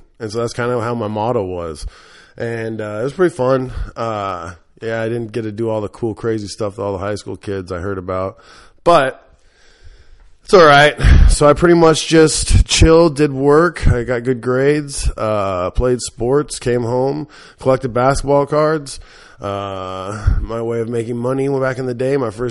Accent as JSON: {"language": "English", "town": "Eugene", "region": "Oregon", "country": "United States", "tie": "born there", "also_born_or_lived": "Portland, Oregon", "said": "I was born on April Fool's Day, 1976, in a small town called Eugene in Portland, Oregon. Lived in probably 25 to 35 different houses all my life. I moved a lot."}